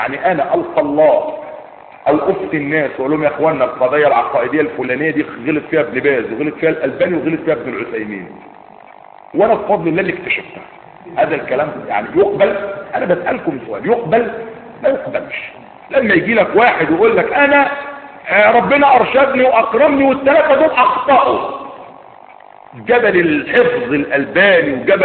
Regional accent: Egypt

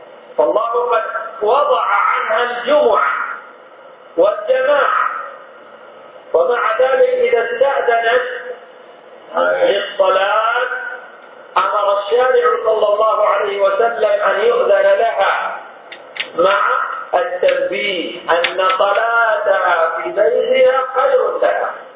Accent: Saudi Arabia

